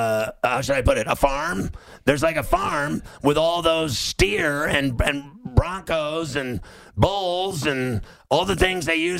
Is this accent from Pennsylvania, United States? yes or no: yes; Pittsburgh, Pennsylvania, United States; I'm from Pittsburgh, so I love the South Point